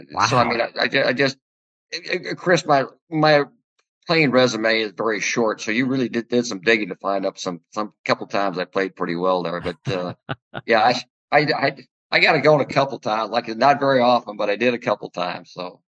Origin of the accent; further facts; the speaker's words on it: Huron, South Dakota, United States; I grew up in Huron, South Dakota, and my mother's Irish Catholic, so I was a Notre Dame fan in and out